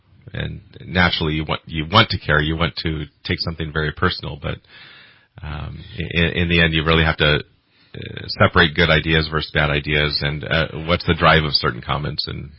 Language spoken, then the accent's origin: English; California, United States; I grew up in the Bay Area. After high school, I came out here in 1995 and went to Simpson University.